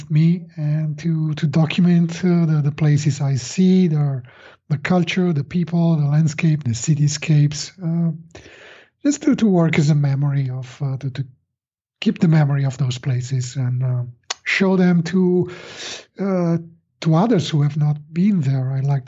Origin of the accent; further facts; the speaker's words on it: Italy; Italy, of course. I'm from Italy. We have some beautiful locations here.